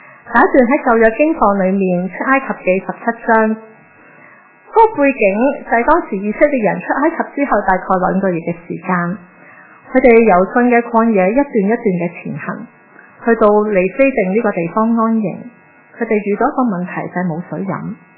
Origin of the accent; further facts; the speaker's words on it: China; 我就想用我们中国人很喜欢的表达方式去引入这个的主题